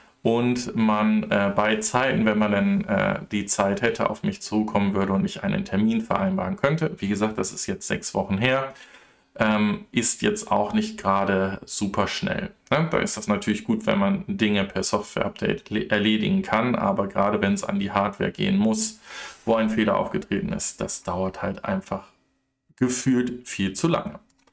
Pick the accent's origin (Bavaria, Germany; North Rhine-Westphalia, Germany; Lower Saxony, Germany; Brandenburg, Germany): Bavaria, Germany; Regensburg; Und ihr wisst, ich komme aus Regensburg.